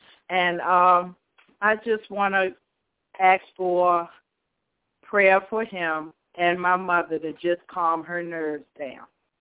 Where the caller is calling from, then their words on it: Clinton, Maryland, United States; I'm from Clinton, Maryland.